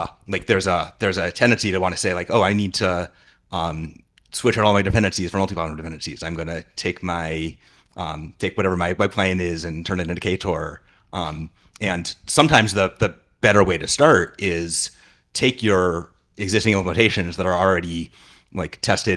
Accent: Boston, Massachusetts, United States; I'm from Boston. Okay. So a couple hours by train.

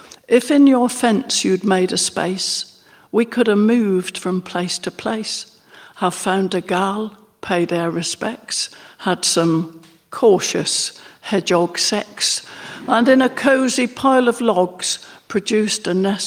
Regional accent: South East England, United Kingdom; I was brought up in North Berkshire, and I was absolutely surrounded by wildlife of all kinds

